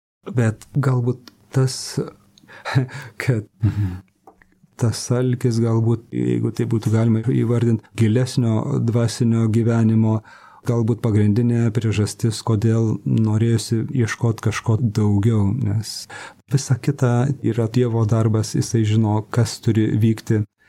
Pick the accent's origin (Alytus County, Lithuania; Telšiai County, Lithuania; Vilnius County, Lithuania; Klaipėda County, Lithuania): Alytus County, Lithuania; Alytus; born there; Gimiau Alytui. Galbūt dzūkas, bet tėvai iš aukštaitijos krašto.